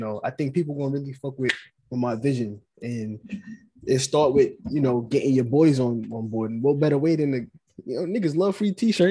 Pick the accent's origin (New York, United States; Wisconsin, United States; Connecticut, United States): New York, United States; New York City; I'm 21, born and raised in New